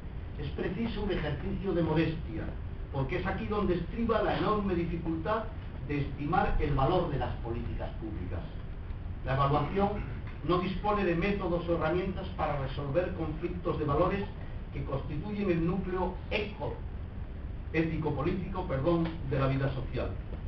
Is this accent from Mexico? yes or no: no; Andalusia, Spain; como ciudadano, como andaluz, como universitario